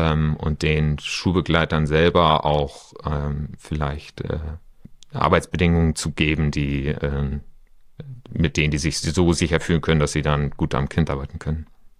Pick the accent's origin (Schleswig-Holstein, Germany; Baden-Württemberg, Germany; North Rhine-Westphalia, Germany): Schleswig-Holstein, Germany; weil Schleswig-Flensburg meine alte Heimat sozusagen für uns dann auch nahe lag